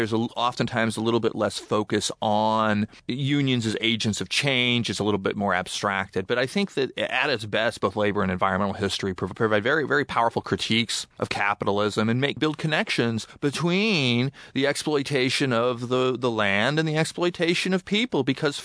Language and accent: English; Springfield, Oregon, United States; So in some ways, I think growing up in Springfield, if anything, made me feel that divide and those questions even more because the cultural divide was right there.